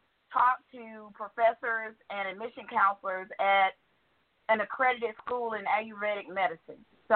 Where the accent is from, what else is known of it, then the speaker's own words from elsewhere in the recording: Georgia, United States; I'm from Georgia.